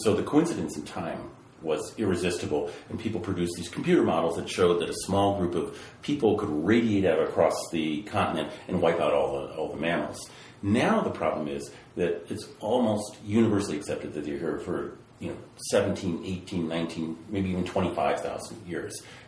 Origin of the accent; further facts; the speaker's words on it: England, United Kingdom; we think of, me being English as where I came from, that was a much newer place than these great civilizations down in South America and Central America.